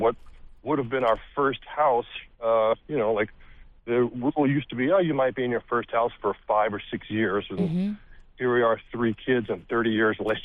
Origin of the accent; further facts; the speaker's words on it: Los Angeles, California, United States; So I grew up in Los Angeles, kind of mid-city area.